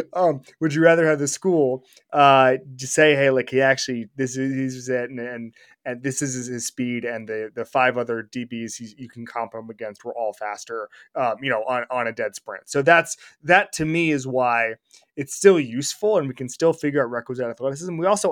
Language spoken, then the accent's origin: English; Orlando, Florida, United States; he is in my hometown of Orlando, Florida.